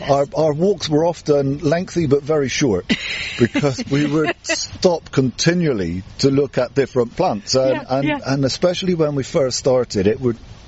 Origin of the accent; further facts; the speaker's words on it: South West England, United Kingdom; So I grew up in the West Country, and I literally stepped out the back door and I was into the fields and the woods.